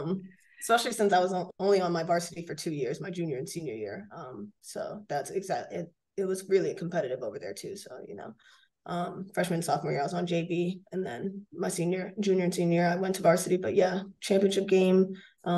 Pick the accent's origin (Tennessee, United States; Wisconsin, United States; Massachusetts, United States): Massachusetts, United States; Braintree; I'm from Braintree, Mass. It's a little town, probably like 15, 20 from Boston.